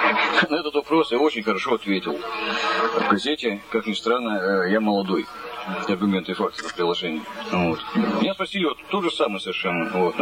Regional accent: Siberia, Russia; я сибиряк. Я живу на этой земле

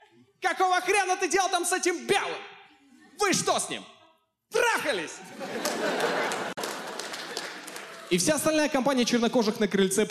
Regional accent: Kazakhstan; Я вообще из Казахстана, и у меня была история в Казахстане

